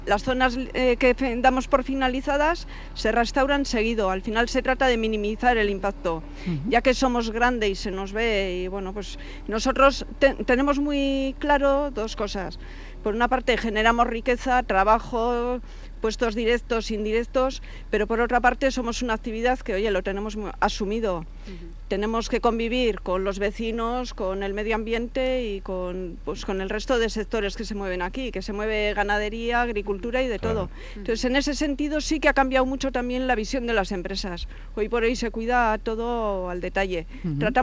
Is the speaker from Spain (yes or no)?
yes; Basque Country, Spain; nosotros somos de Vizcaya.